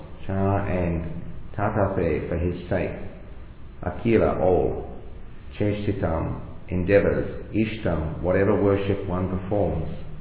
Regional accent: Tasmania, Australia; I'm a disciple of His Holiness Jananda Goswami. And I'm from Tasmania.

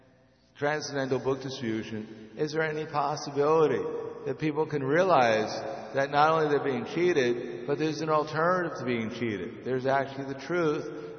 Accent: United States; I mean, I grew up in America where, you know, Abraham Lincoln, George Washington, you know, these were demigods

